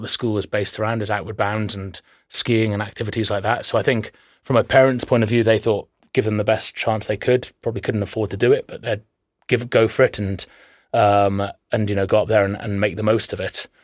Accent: Church Stretton, West Midlands, United Kingdom; also born or lived in Shrewsbury; Yeah, I was born in Shrewsbury Hospital in 1981 and lived on a farm out near Church Stretton, a place called Walk Mills.

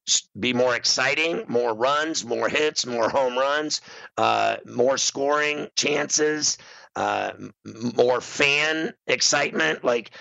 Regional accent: Pittsburgh, Pennsylvania, United States; My experience is growing up in Pittsburgh as a kid, I'm a lot older than you by, like, you know, I think 15 years older than you or something like that.

